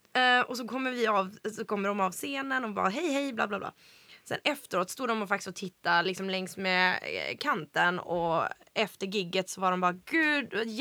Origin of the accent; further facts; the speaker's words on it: Sweden; jag är också svensk.